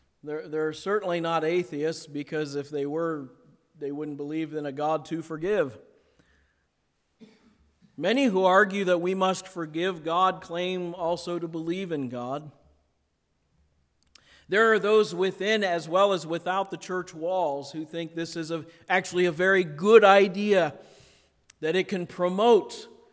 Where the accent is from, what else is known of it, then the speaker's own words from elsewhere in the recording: Akron, Ohio, United States; not far from where I grew up in Akron, Ohio.